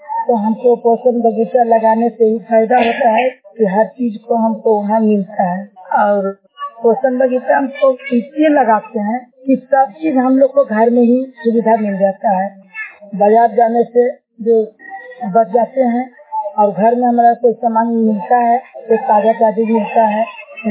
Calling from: Sandora, India; मेरा गांव … ग्राम संदोरा, मैं पंचायत से बोल रही हूँ।

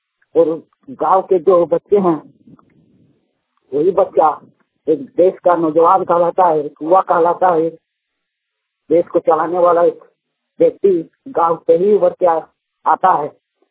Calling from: Dumri, Jharkhand, India; मैं जलाजी डुबरी गिरिडीह क्षेत्र से बोल रहा हूँ।

